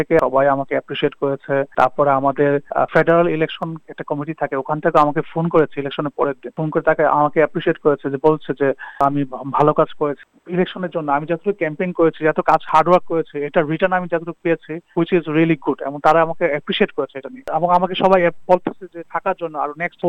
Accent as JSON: {"language": "Bangla", "country": "Bangladesh", "moved": "yes", "lives_now": "Australia", "said": "আমি Bangladeshi first of all, second হচ্ছে আমি এখানে জন্মাই নাই, আমি এখানে থাকতেছি ওয়েস্টে থাকি 12-10 বছর ধরে, আর অস্ট্রেলিয়াতে আছি 15 বছর ধরে"}